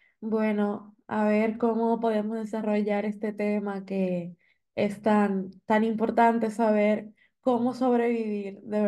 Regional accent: Dominican Republic; Vivo en República Dominicana, soy dominicana

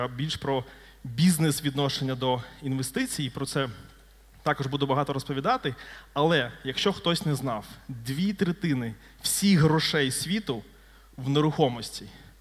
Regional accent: Odesa, Odesa Oblast, Ukraine; я з Одеси, хто не знає

